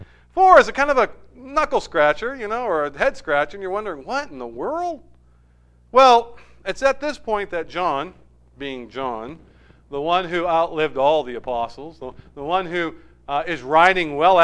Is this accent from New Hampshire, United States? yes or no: yes; New Hampshire, United States; also born or lived in Worcester; I grew up here. 35 years of my life has been in New Hampshire, easily. I'm a New Hampshire person. I'm a New Hampshireite. I was born in Worcester, Mass.